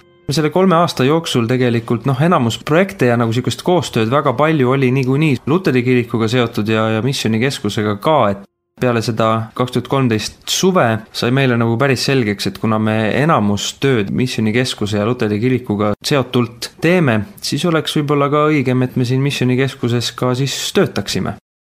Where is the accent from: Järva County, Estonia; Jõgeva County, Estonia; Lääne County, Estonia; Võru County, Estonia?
Lääne County, Estonia; Haapsalu; Haapsalu piirkond, see Läänema piirkond nii, eks ole, mina olen sealt pärit ja see kuidagi armas on.